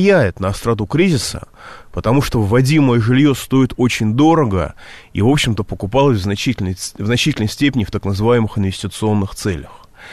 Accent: Moscow, Russia; Я москвич. У меня осталась квартира.

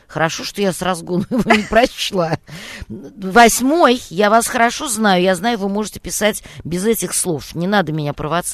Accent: Russia; я никогда не скрываю, что я русская, не говоря о том, что у меня это на физиономии написано, и в моем акценте это читается.

